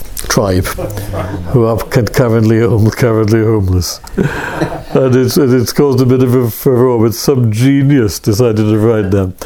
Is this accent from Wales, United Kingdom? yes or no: yes; Wales, United Kingdom; and speaking as a Welshman, as a Welshman, that kind of sense of resentment.